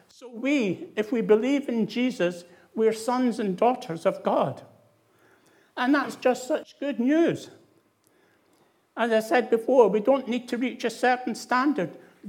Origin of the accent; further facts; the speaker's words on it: Scotland, United Kingdom; accent: Scottish; moved away as an adult; now in England; I was brought up, as you can probably realise from my accent, in the Church of Scotland. And I went through the church there and became an officer in the Boys Brigade.